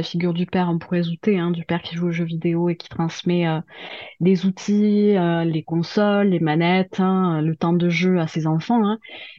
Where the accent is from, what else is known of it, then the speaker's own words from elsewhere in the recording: Toulouse, Occitanie, France; accent: Toulouse; Je viens de Toulouse, donc de province. Vous l'aurez entendu à mon accent, même si pour moi, c'est vous qui avez un accent.